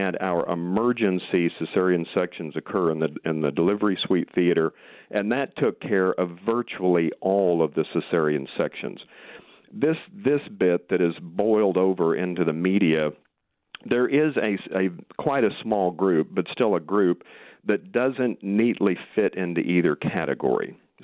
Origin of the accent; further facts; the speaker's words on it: United States; now in New Zealand; Of course, I'm from America.